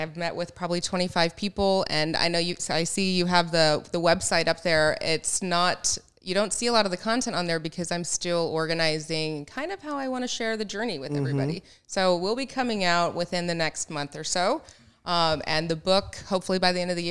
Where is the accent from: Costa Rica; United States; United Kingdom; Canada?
United States; Phoenix, Arizona; now in San Diego, United States; I grew up in Phoenix and I've lived in San Diego for 14 years now.